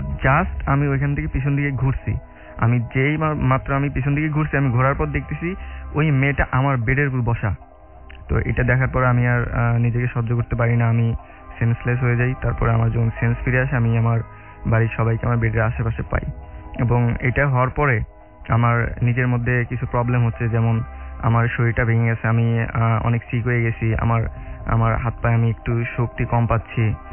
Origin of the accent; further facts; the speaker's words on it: Bogura, Rajshahi Division, Bangladesh; now in Dhaka, Bangladesh; আমি ঢাকার পল্টন থেকে এসেছি এবং আমার হোম ডিস্ট্রিক্ট বগুড়া।